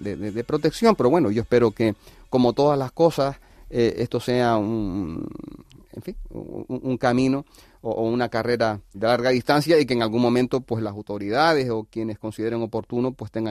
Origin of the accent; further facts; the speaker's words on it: Teror, Canary Islands, Spain; Estoy hablando ahora de Teror, que es el lugar de donde vengo yo.